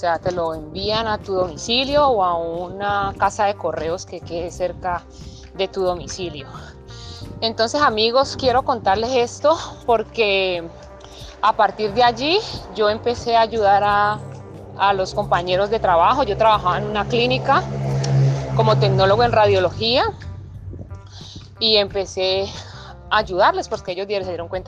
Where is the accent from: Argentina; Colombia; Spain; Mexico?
Colombia; Cali, Valle del Cauca; Estando en mi ciudad natal, que es Cali, Colombia, tuve el deseo de aplicar para la visa